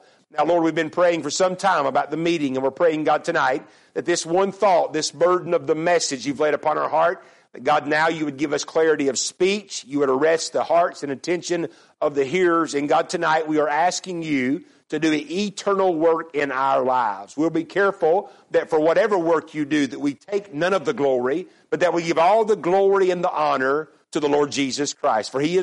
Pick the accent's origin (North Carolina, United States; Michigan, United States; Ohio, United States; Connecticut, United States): North Carolina, United States; I was born and raised in Randolph County, North Carolina.